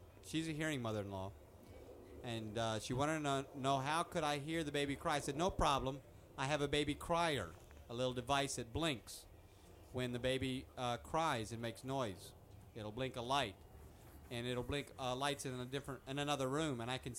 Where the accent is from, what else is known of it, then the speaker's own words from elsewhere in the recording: Baltimore, Maryland, United States; Took me to famous hospitals, Johns Hopkins in Baltimore. I'm from Baltimore.